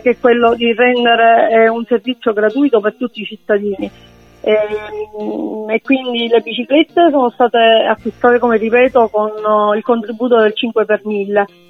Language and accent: Italian; Erice, Sicily, Italy; born there; now in Trapani, Italy; perché io sono nata ad Erice, vivo a Trapani